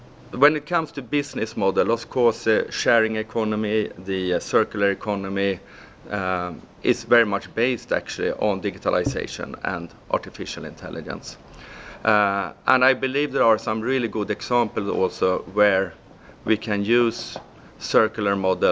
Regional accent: Sweden; in my hometown back in Sweden, it's quite cold up in the Arctic

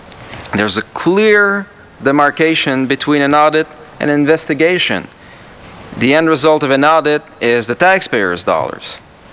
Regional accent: Canada; the piece of information does not come from Canada, my home country

